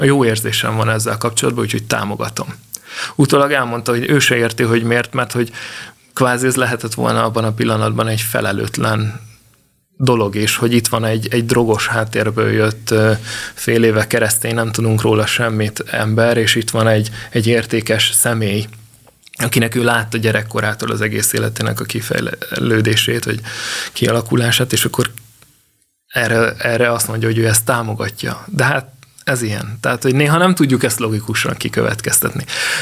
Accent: Budapest, Hungary; mint budapesti városi ember voltam mindig is

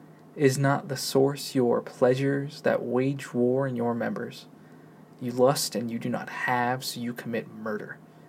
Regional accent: Arizona, United States; I'm a guy from Central Arizona

